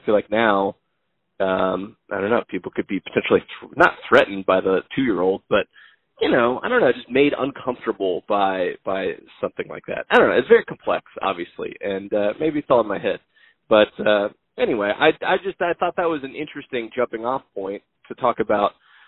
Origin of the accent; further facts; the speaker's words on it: United States; I've lived here my entire life, but I'm new to, you know, being an American citizen.